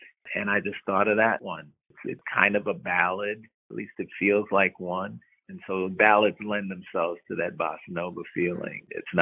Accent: New York City, New York, United States; Well, I'm thinking about a different era now when I think about my time in New York. Growing up there, playing there.

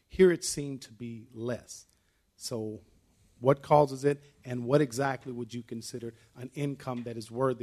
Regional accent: Knoxville, Tennessee, United States; moved away; I'm from Knoxville, Tennessee, and I recently moved up here a year ago.

